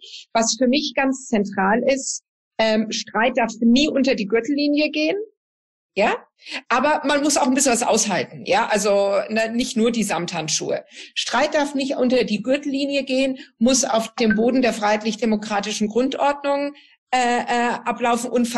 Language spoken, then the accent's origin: German; Southern Germany, Germany; da, wo ich herkomme, aus Süddeutschland